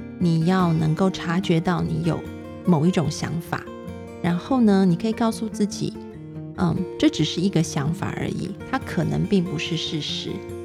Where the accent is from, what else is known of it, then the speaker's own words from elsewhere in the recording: China; 也就是我们中国人常说的两个字叫做迁怒。